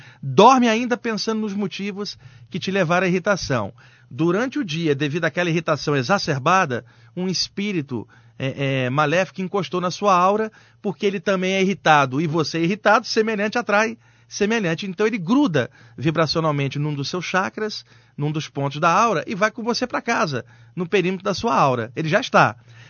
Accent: Maranhão, Brazil; now in São Paulo, Brazil; eu tenho 1 metro e pouco de altura, sou moreno, eu sou do Maranhão, vim para São Paulo.

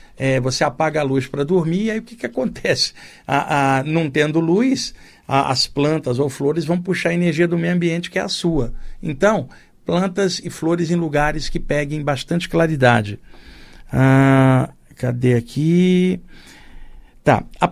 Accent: Rio de Janeiro, Brazil; now in São Paulo, Brazil; lá no Rio de Janeiro, onde eu cresci, existe uma expressão para isso

